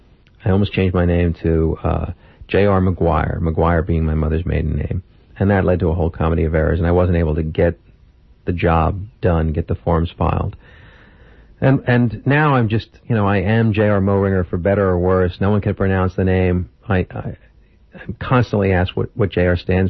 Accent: Manhasset, New York, United States; And it made my life problematic in my hometown because people always took a stance that I was going to put on airs with them when I went back to Manhasset

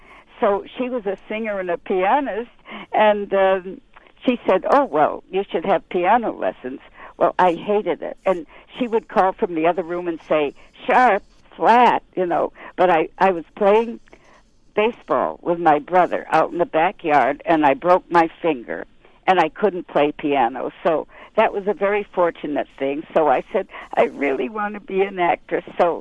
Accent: Massachusetts, United States; And so I came from Massachusetts, and I told my mother and father that I wanted to be an actress when I was 6 years old.

